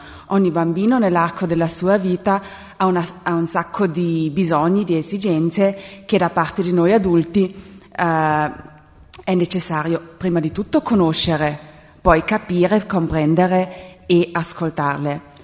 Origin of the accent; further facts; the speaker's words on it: Trentino-Alto Adige, Italy; come sentirete dalla mia voce sono dell'Alto Adige, della provincia di Bolzano. Lavoro da 8 anni a Merano